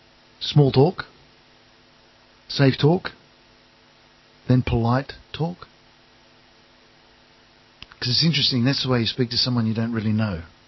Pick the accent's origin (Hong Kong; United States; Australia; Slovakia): Australia; Sydney, New South Wales; I come from Sydney originally.